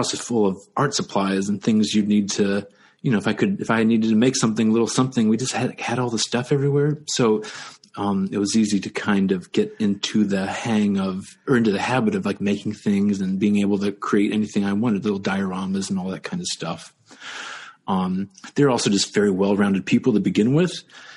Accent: Ohio, United States; Well, look, I'm from the Midwest

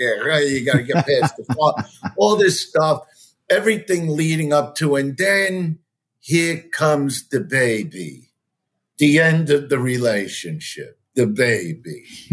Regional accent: Brooklyn, New York, United States; And honestly, this side of the country, New York, you know, I'm from Brooklyn, New York.

